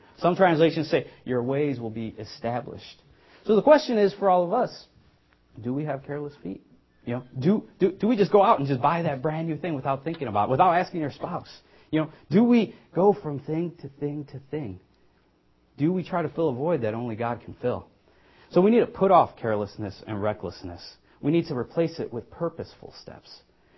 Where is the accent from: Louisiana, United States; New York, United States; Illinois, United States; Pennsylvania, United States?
Illinois, United States; Chicago; From growing up in Chicago, biggest thing around there is Oprah, unfortunately.